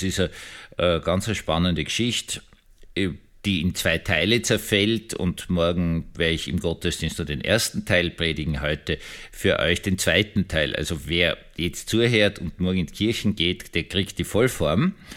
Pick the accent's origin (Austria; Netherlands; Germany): Austria; also ich bin Österreicher